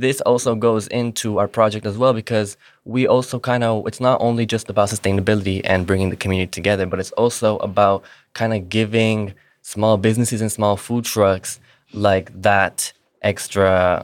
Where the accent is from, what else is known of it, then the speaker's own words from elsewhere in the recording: Silver Spring, Maryland, United States; So I'm half Colombian on my dad's side and I'm half Bulgarian, but I grew up here in Silver Spring.